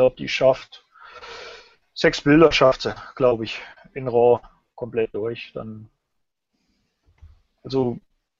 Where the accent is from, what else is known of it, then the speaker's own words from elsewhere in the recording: Germany; ich bin aus der Rhön und bin 34 Jahre alt.